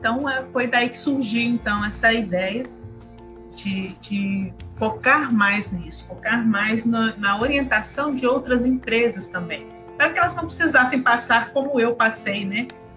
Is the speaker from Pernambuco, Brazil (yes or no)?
no; Minas Gerais, Brazil; now in Pará, Brazil; sou mineira, mas há algum tempo eu já moro aqui no Pará, gosto muito aqui do Pará